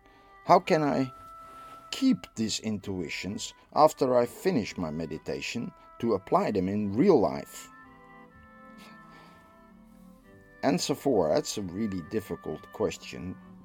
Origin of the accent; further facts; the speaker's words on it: Netherlands; I'm from the Netherlands.